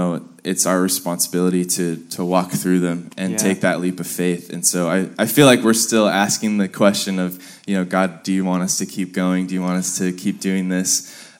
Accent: California, United States; growing up in Orange County and not having music all around you

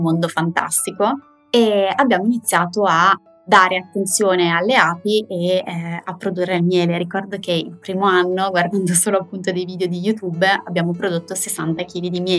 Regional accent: Lodi, Lombardy, Italy; Io provengo da Lodi, un paesino a 20 km più o meno da Codogno

